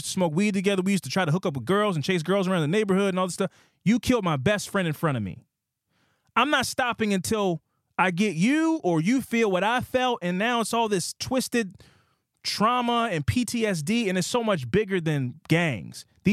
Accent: Chicago, Illinois, United States; So now we're both from Chicago, but none of our Chicago guys who are GD can get on

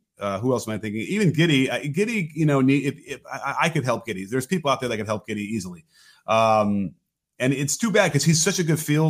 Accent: Chicago, Illinois, United States; there was no bigger Walter Payton fan than me growing up in Chicago.

